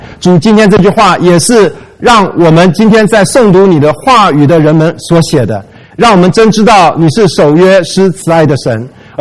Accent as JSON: {"language": "Chinese", "country": "China", "said": "我们中国人不太喜欢不习惯戴戒指"}